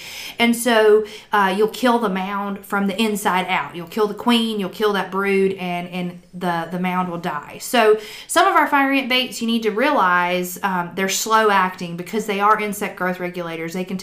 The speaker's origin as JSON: {"language": "English", "region": "Georgia", "country": "United States", "tie": "born or raised there", "also_born_or_lived": "Louisiana", "lives_now": "West Tennessee, United States", "said": "I moved up here from Louisiana, and I grew up in Georgia and went to school at Auburn University."}